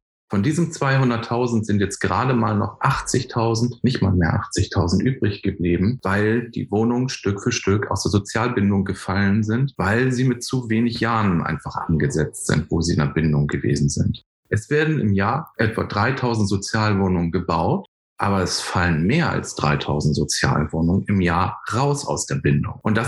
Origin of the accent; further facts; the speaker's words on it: Hamburg, Germany; Wir als Hamburger sind Vorbild für andere Städte.